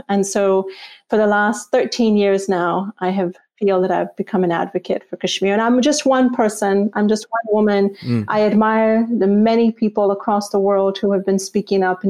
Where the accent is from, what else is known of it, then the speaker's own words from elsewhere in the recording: Texas, United States; also born or lived in Pakistan; Because I was born in Pakistan and we don't eat lamb. We eat goat meat or there's beef. And of course, then I was raised in Texas. And so it's this cow country.